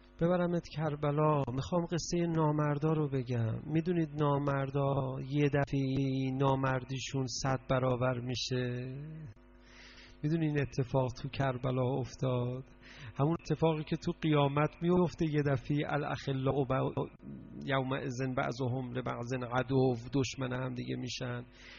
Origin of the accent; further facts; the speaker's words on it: Iran; اونجا یکی دوستان نفر خارجی فهمیدن ما ایرانی هستیم